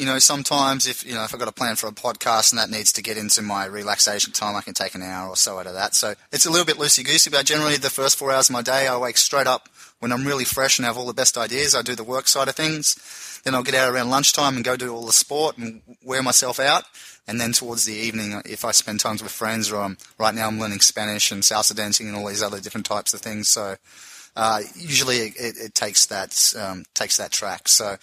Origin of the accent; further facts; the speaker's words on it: Tasmania, Australia; All the time from my hometown because I'm born in Tasmania.